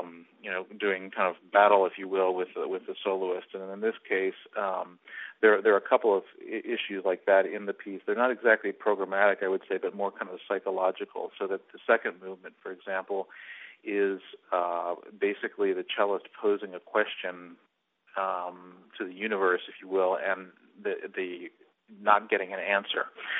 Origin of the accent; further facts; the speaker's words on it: Houston, Texas, United States; also born or lived in Dallas; You know, I actually was born in Dallas, and so it feels in a weird way like coming home. Although I grew up in Houston, I go back there from time to time, and I have a very special feeling about the place.